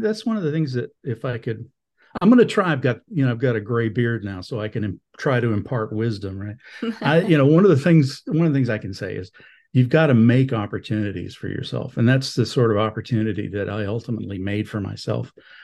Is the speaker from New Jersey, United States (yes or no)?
no; Alabama, United States; went back to my home of record in Alabama and began sending out resumes. I'm from Northern Alabama.